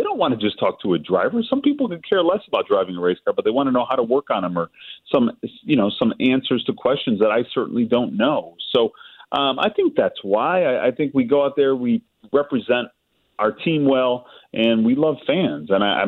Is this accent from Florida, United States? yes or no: no; Chicago, Illinois, United States; We're from Chicago, and you know, Indy is close, but Indy is in Indiana, you know?